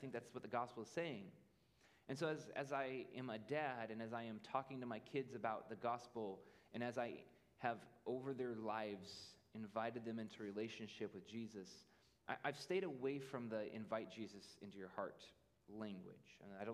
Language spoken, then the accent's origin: English; Idaho, United States; also born or lived in Oregon; I was born in Oregon, and I grew up in Idaho.